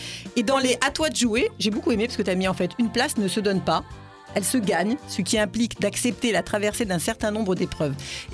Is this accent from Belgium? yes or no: no; Créteil, Île-de-France, France; parce que moi j'ai grandi à Créteil